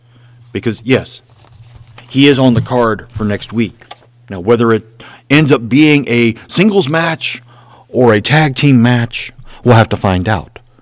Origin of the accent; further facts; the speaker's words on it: Memphis, Tennessee, United States; Is because I grew up in Memphis.